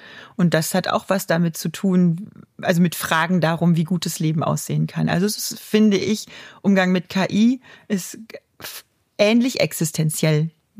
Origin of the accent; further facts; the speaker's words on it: Germany; das hört man sicherlich, ich komme aus Deutschland